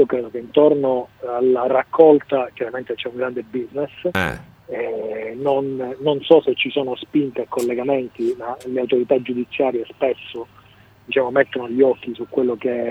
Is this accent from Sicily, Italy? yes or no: yes; Palermo, Sicily, Italy; da palermitano verace, che tutto ciò che è del nord è buono.